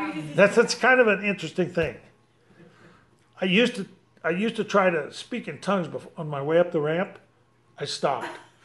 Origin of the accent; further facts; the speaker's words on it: Ireland; from Ireland. I was Irishman.